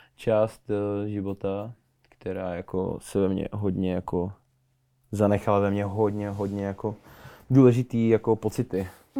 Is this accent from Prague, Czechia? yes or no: no; Ústí nad Labem, Ústí nad Labem Region, Czechia; pak jsme vlastně zjistili, že jsme oba z Ústí